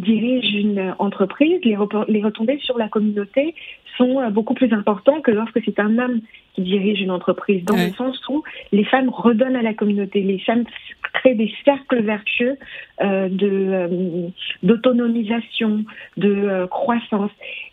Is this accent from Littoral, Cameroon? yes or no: yes; Douala, Littoral, Cameroon; moved away as an adult; now in France; J'ai grandi au Cameroun. Donc je suis un pur produit de Douala et j'aime à le dire, de mon quartier Ndombonso-Kaver. Donc de Ndombonso-Kaver, je suis arrivée à Paris